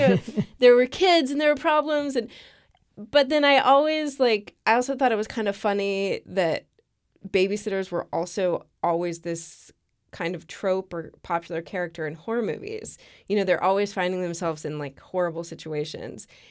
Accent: Wichita, Kansas, United States; Yes, I am from Wichita.

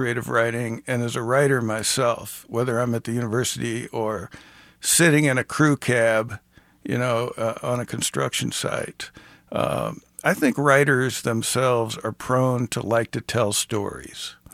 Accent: St. Louis, Missouri, United States; I grew up in St. Louis, and I always thought that the Catholic faith in St. Louis is deeply ingrained in the culture there, in a way that it isn't in a lot of other cities.

